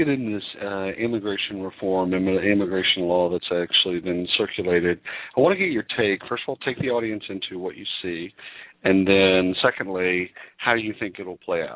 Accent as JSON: {"language": "English", "country": "United States", "said": "I have a drastically different take on this, and a lot of it has to do with being American Indian."}